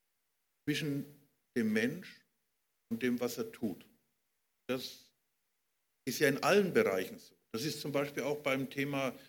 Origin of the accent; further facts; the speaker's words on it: Germany; Aber ich bin ein Deutscher und es war mein Volk.